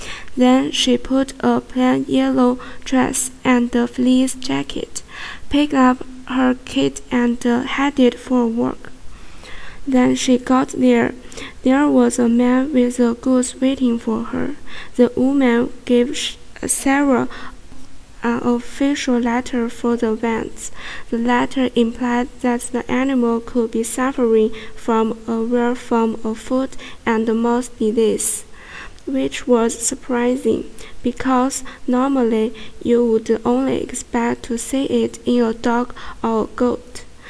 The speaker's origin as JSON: {"language": "English", "town": "Urumqi", "region": "Xinjiang", "country": "China", "second_language": "English", "said": "I come from Urumqi in Xinjiang, of the northwestern of China."}